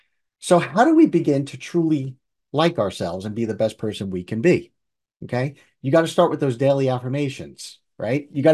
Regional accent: United States; You know, we're from New York and New Jersey, so we say IDGAF, you know.

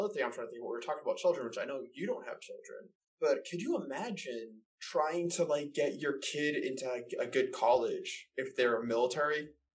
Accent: Boston, Massachusetts, United States

